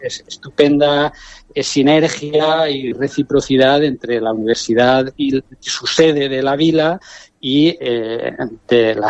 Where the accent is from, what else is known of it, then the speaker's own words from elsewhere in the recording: Novelda, Valencian Community, Spain; now in Mutxamel, Spain; Soy de Novelda, sí.